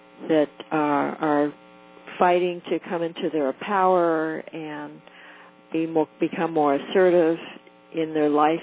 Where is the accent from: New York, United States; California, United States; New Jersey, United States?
California, United States; Santa Monica; Oh, no, Santa Monica.